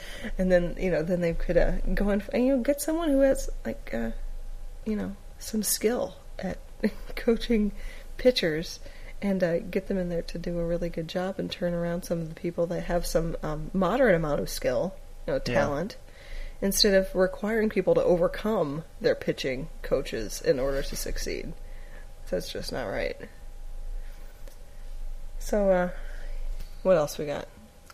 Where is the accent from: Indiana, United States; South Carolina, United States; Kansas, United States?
Indiana, United States; And I told her, she asked where I was from, and I told her I was from Indiana.